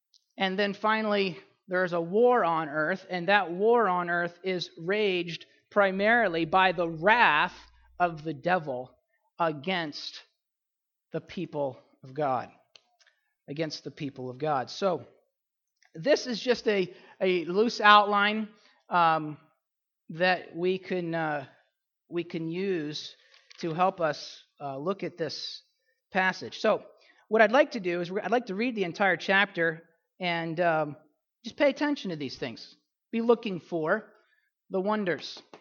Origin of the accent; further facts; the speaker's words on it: Pennsylvania, United States; accent: Pennsylvania; And I know with my Pennsylvania accent, I may say wonders, but you know what I'm saying.